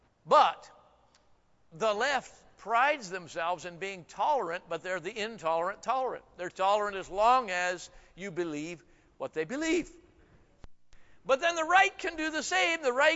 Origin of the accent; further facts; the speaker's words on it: Washington, United States; I come from Northwest Washington area, so most everybody is the left.